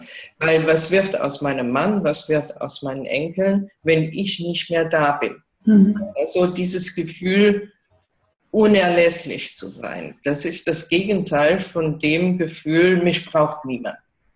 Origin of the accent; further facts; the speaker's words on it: Belgium; Bei uns in Belgien und in Frankreich ist ja das Dekodieren schon sehr bekannt.